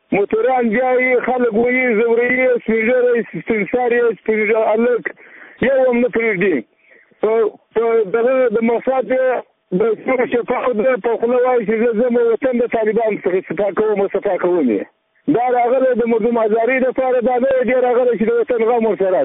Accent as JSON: {"language": "Pashto", "town": "Ghormach", "region": "Faryab", "country": "Afghanistan", "said": "دا د غورمای د ولسوالۍ یم"}